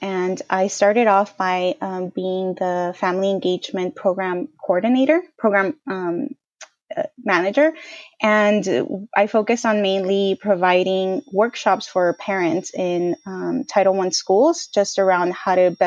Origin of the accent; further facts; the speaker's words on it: Bell Gardens, California, United States; Yes, I was born and raised in LA, specifically Bell Gardens in Southeast LA.